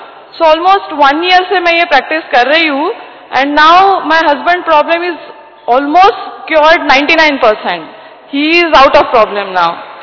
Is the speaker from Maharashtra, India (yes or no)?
yes; Maharashtra, India; now in Karnataka, India; मैं महाराष्ट्र से हूँ और अभी प्रैक्टिस कर्नाटका में कर रही हूँ।